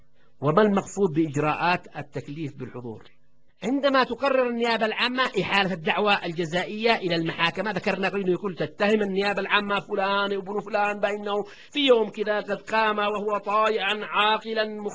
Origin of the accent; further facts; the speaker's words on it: Yemen; أو مجابرة كما هو الإصطلاح عندنا في اليمن